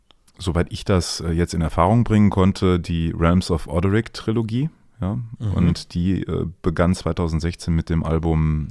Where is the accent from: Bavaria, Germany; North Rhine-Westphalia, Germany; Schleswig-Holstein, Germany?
North Rhine-Westphalia, Germany; Düsseldorf; Ich habe was aus meiner Heimatstadt für dich.